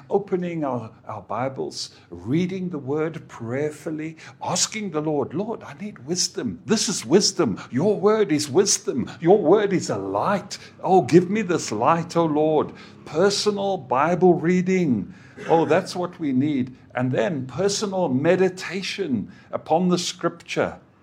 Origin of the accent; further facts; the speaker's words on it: South Africa; I remember when I was growing up, young Christian, I grew up in South Africa.